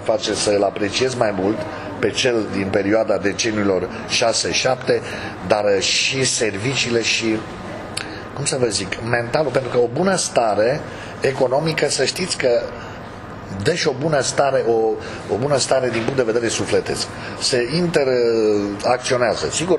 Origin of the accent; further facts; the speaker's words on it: Cluj-Napoca, Cluj County, Romania; a pornit în Cluj, știu foarte bine, anul 1979, când stăteam cu părinții mei la... Eu am copilărit în Piața Batorii